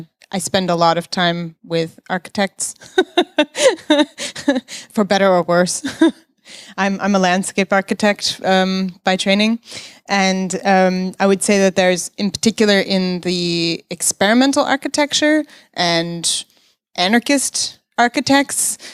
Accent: United States; moved away as an adult; now in Germany; I am an American, as you might have heard, and I've been living here for 11 years, so I'm pretty deep in the German system at this point.

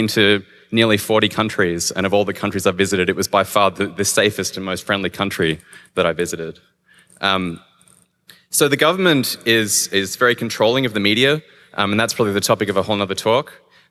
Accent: Australia; I'm from Australia. I came a long way to be at camp.

